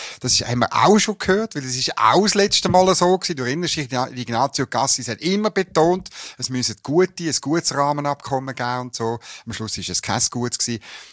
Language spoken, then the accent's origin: German; Switzerland; als Schweizer